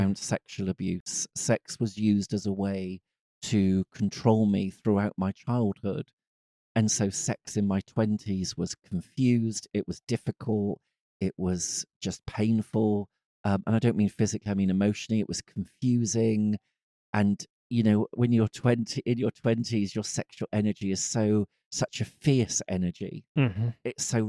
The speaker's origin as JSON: {"language": "English", "town": "Glastonbury", "region": "South West England", "country": "United Kingdom", "tie": "born or raised there", "said": "I was brought up in the West Country of England, in Glastonbury."}